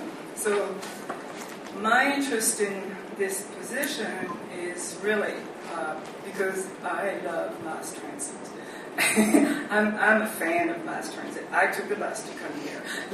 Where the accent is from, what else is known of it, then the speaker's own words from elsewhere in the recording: France; moved away as an adult; now in United States; Well, first, I'm an immigrant. I came from France and then was raised there and came to the United States when I was 22 because I married an American